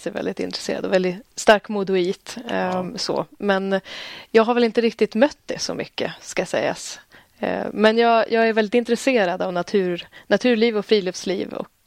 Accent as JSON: {"language": "Swedish", "town": "Stockholm", "region": "Stockholm County", "country": "Sweden", "tie": "born or raised there", "said": "jag är en kvinna på 26 år. Jag kommer från Stockholm ursprungligen där jag växte upp och pluggat. Och närmare bestämt då Jakobsberg, norr om Stockholm."}